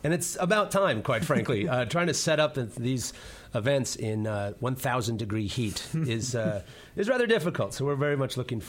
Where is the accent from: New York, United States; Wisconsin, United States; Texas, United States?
Wisconsin, United States; Milwaukee; I'm from Milwaukee, so of course that's par for the course.